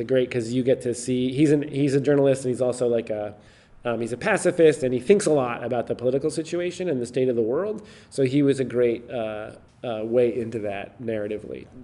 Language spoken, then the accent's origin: English; United States; that's incredibly intimidating for me as an American writer who does not speak or read German